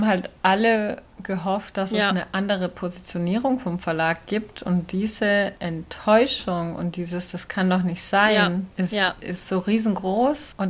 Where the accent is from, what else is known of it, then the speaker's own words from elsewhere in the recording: Baden-Württemberg, Germany; Wir kommen ja aus Baden-Württemberg